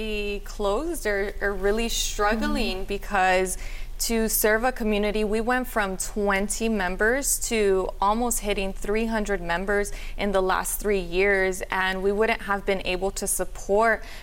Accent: Los Angeles, California, United States; I grew up in the South LA community, and there's never been access to health and wellness centers

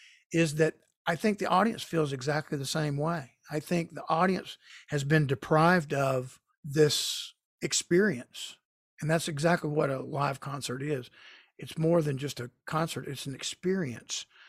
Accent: Marietta, Georgia, United States; we had a little children's church in our church in my hometown of Marietta, Georgia.

